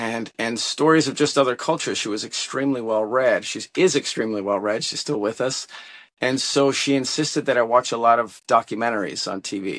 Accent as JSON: {"language": "English", "town": "Chicago", "region": "Illinois", "country": "United States", "tie": "born or raised there", "said": "So I was born in America, but my mom is Czech and my dad is Yugoslav. And I was growing up in Chicago, which is a pretty conservative place."}